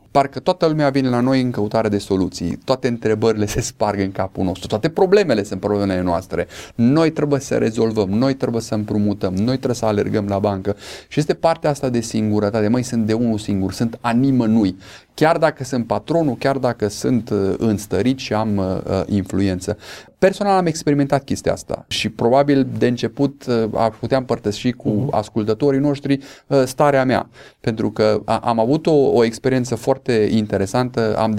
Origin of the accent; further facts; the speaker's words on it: Romania; mă simțeam foarte rușinat de faptul că sunt român, taică meu fiind român